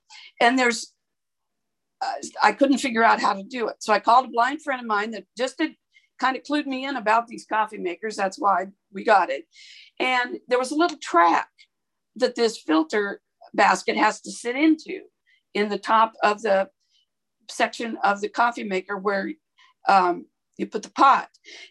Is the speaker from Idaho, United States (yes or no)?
yes; Idaho, United States; I grew up in Idaho. We always kept butter in the cupboard.